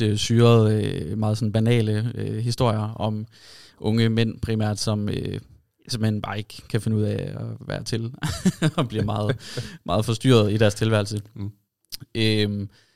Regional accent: Børkop, Region of Southern Denmark, Denmark; Jeg er fra Børkop.

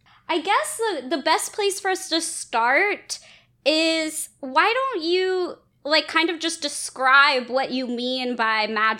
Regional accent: Atlanta, Georgia, United States; Candace is a tattoo artist and tarot reader from my hometown of Atlanta, Georgia

